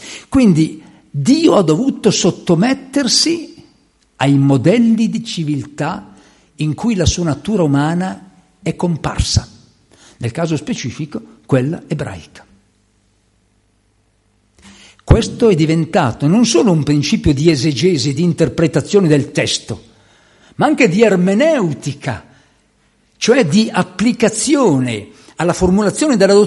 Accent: Milan, Lombardy, Italy; Io sono, la mia famiglia è monzese, ma siamo milanesi, seppure ariosi, 15 chilometri come abitare qui in periferia.

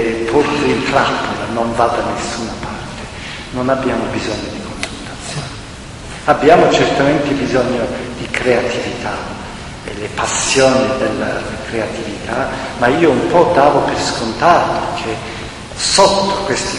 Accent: Florence, Tuscany, Italy; io vengo da Firenze

